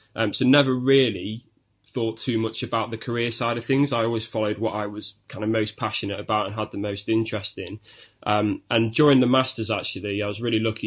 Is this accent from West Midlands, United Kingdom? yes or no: no; Chester, North West England, United Kingdom; moved away as an adult; now in Birmingham, United Kingdom; I was born and raised in Chester. Studied at John Moores for 4 years, and then moved down to Birmingham for the PhD.